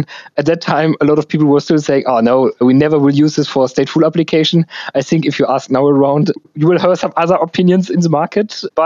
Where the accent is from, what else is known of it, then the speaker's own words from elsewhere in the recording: Germany; As I'm from Germany, it's quite